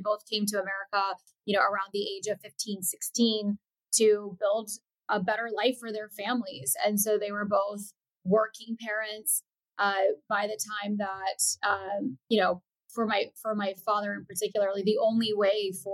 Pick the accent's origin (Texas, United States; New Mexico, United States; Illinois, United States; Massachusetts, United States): Illinois, United States; Chicago; born there; my parents immigrated to the U.S., to Chicago. They met in Chicago, and I was born in Chicago in the late 70s.